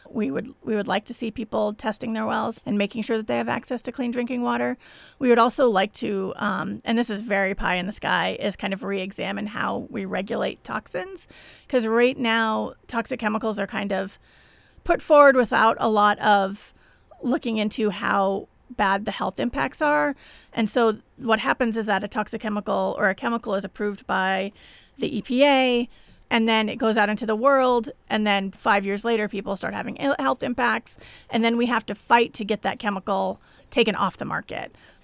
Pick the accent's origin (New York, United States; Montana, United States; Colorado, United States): Montana, United States; There, it is, but I think because I grew up there, it's always just been there.